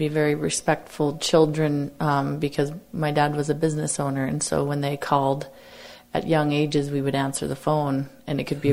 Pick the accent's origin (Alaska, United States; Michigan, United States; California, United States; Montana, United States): Montana, United States; Great Falls; I grew up in Great Falls.